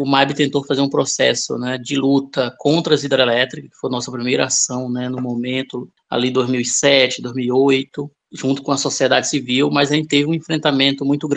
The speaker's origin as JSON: {"language": "Portuguese", "region": "Ceará", "country": "Brazil", "moved": "yes", "said": "Eu sou atingido por barragem, venho do estado do Ceará, fui impactado pela usina, né, barragem de Castanhão. Hoje atuo no movimento aqui em Rondônia"}